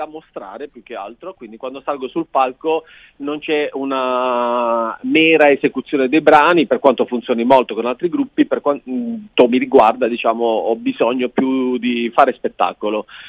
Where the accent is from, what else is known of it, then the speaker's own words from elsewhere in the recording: Apulia, Italy; l'antefatto è che sono pugliese, che spiega tutto